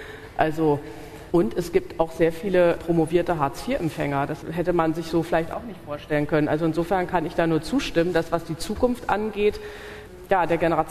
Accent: Berlin, Germany; ich komme ja aus Westberlin

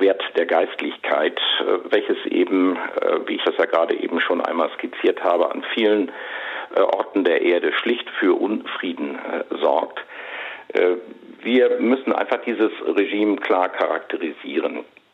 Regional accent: Schleswig-Holstein, Germany; Ich komme ja aus Schleswig-Holstein

